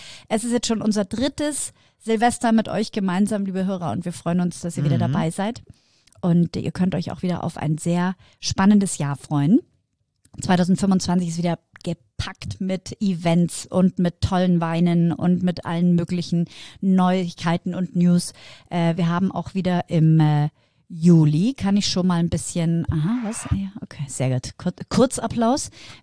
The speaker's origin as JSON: {"language": "German", "region": "Bavaria", "country": "Germany", "said": "seid ihr alle gut reingerutscht, wie man bei uns in Bayern sagt?"}